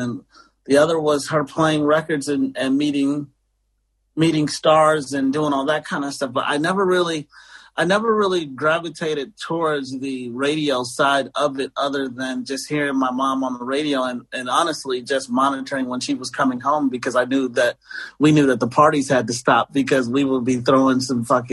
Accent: Calumet City, Illinois, United States; also born or lived in Markham; now in Los Angeles, United States; I was born in Markham, Illinois. Grew up in the Calumet City, Dalton area, which is a south suburb. It's about 35 minutes drive to downtown Chicago. So grew up there, went to Thornwood High School

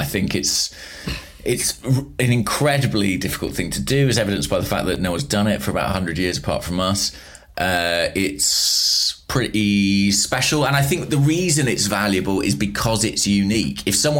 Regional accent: Watford, East of England, United Kingdom; My hometown. Yeah.

